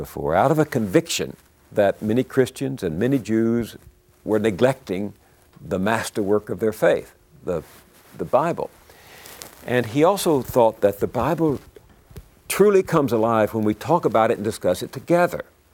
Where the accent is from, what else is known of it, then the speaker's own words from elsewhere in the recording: Texas, United States; You know, when I was growing up in East Texas